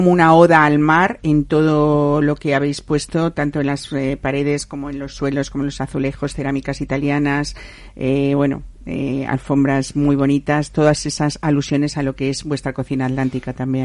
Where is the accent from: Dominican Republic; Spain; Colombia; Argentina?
Spain; somos españoles y a los españoles la juerga gastronómica no nos gusta.